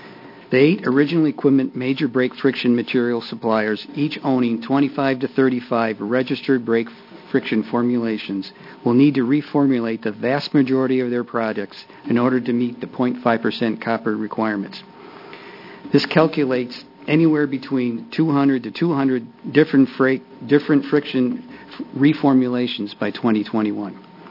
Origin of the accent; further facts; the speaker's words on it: Detroit, Michigan, United States; I'm from Detroit, Michigan area